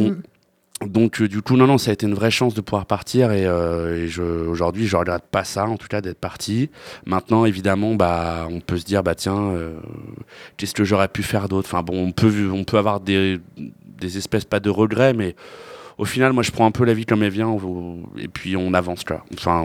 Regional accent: Paris, Île-de-France, France; also born or lived in La Garenne-Colombes; moi, je suis né à côté de Paris, à la Garenne Colombes. Voilà, j'ai grandi à Paris jusqu'à mes 9 ans, 9-10 ans. Et après, on est arrivé à Guerre, où, en fait, dans le village de ma mère

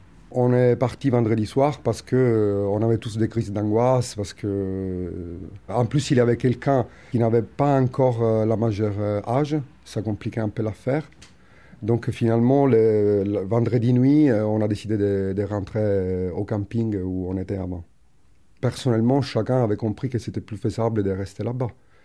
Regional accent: Palermo, Sicily, Italy; French is a second language; je viens de Palermo

